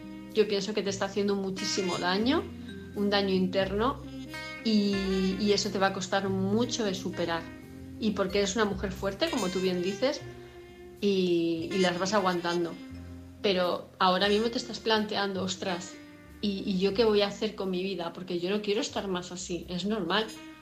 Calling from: Palma de Mallorca, Balearic Islands, Spain; de Palma de Mallorca.

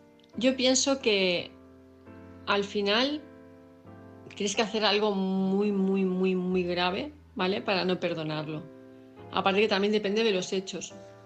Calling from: Palma de Mallorca, Balearic Islands, Spain; de Palma de Mallorca.

